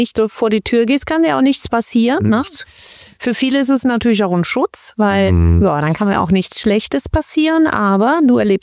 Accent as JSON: {"language": "German", "country": "Germany", "said": "Ich bin sehr stolz als Deutsche"}